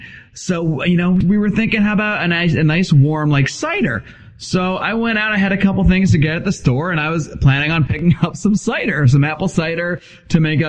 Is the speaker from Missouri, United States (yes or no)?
no; Connecticut, United States; I grew up in Connecticut. We had a cider press at my house.